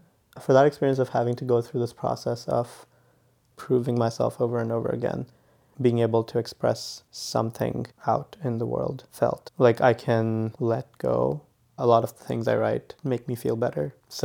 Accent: India; now in United States; One of the things I have to do as an Indian immigrant on a work visa is I have to leave the country every 3 years to get my visa stamped again in my passport.

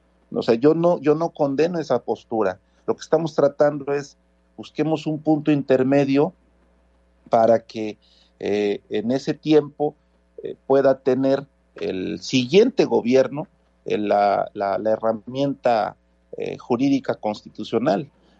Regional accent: Mexico; me duele mucho como mexicano decirlo

